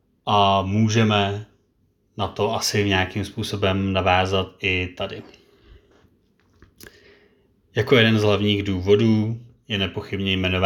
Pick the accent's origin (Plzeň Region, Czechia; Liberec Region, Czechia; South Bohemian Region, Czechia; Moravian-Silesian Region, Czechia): Plzeň Region, Czechia; Plzeň; born there; přesto jako rodilej Plzeňák si úplně nechci nechat ujít tento dozajista překvapivý úspěch